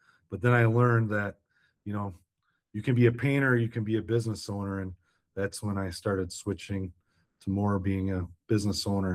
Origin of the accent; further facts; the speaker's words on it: Detroit, Michigan, United States; I'm from Detroit, so we're kind of like that Henry Ford, you can have in any color as long as it's black type mentality.